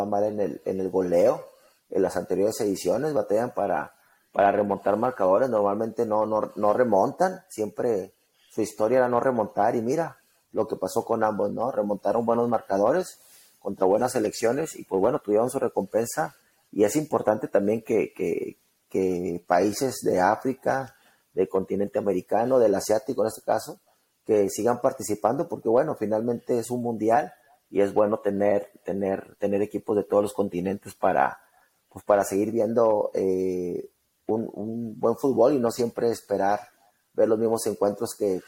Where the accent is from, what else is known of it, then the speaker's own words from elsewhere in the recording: Mexico; ahora sí como buen mexicano, ¿no? Como buen mexicano dejando todo para el último